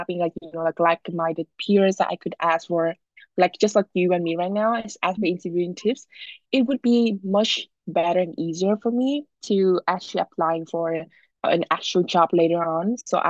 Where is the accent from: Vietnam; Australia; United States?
Vietnam; English is a second language; now in Canada; we kind of like was born and raised in Vietnam, right? So we actually can know a lot of our culture over there.